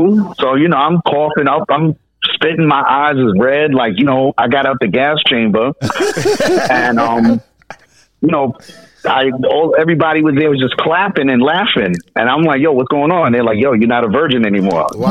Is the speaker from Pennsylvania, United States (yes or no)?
no; Brooklyn, New York, United States; also born or lived in Yonkers / Long Island; So I was born in Yonkers, which is in Westchester. You know, it's south of New York City.